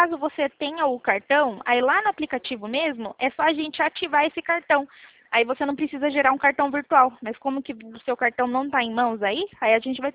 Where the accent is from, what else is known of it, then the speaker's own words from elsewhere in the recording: São Paulo, Brazil; Eu sou de São Paulo.